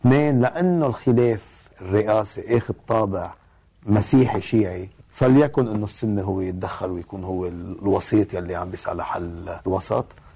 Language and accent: Arabic; Lebanon; أنا كلبناني